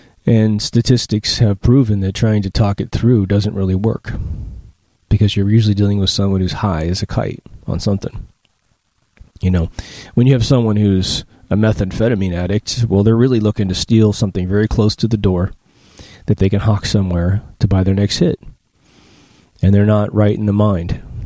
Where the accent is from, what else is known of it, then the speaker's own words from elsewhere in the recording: Kansas, United States; I grew up in cowboy land, okay? I grew up in Kansas. My family was extremely embedded into Kansas, right?